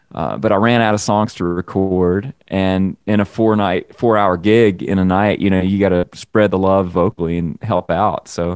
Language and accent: English; Mississippi, United States; just north of the town I grew up in Mississippi.